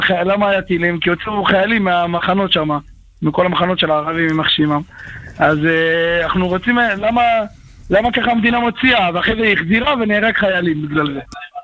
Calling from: Netivot, Southern District, Israel; אני גר מנתיבות

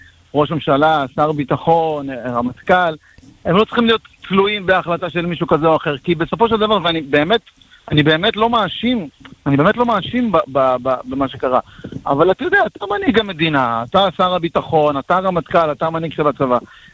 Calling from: Ashkelon, Southern District, Israel

